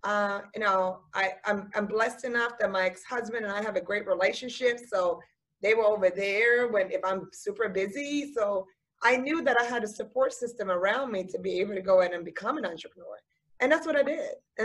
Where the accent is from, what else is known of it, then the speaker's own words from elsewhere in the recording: Sweden; Growing up in Sweden, actually, as I'm from there, and my mom is from Finland